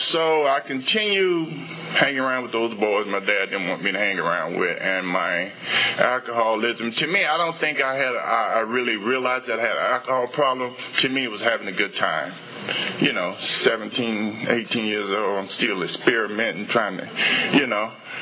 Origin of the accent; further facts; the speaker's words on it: Mississippi, United States; I'm a southern boy. Let me tell you, I'm from Mississippi. I'm a southern boy. We don't get too much snow down south.